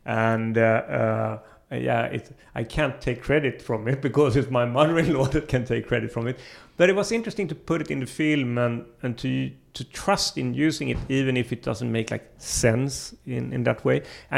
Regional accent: Gothenburg, Västra Götaland, Sweden; I'm from Gothenburg, but I quite often went to Stockholm

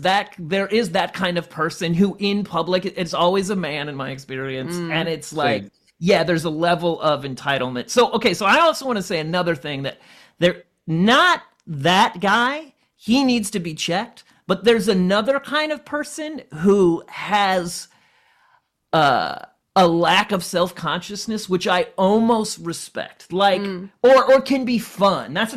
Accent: Midwest, United States; And I'm from the Midwest. That's an honor culture.

